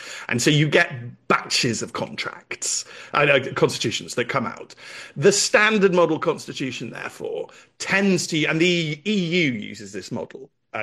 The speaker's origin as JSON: {"language": "English", "country": "United Kingdom", "said": "I'm from the English legal tradition and because I'm British"}